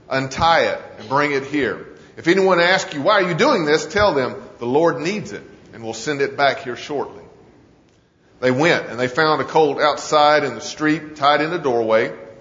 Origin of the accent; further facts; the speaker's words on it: Hendersonville, North Carolina, United States; I was raised in Hendersonville. We had the King Apple Parade every year in Labor Day.